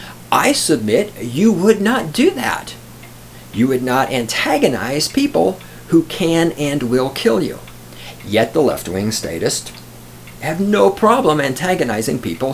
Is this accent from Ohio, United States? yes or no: no; Texas, United States; I'm from Texas, down in Texas, where half the population, I mean, I don't have exact statistics, but where I grew up, a good third of the population was black people.